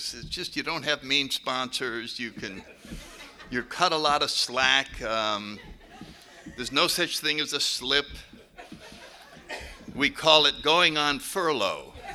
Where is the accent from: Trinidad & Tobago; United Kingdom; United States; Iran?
United States; New Haven, Connecticut; So anyway, I grew up in New Haven, Connecticut. I was born in 1931, so in a little while I'll be 80.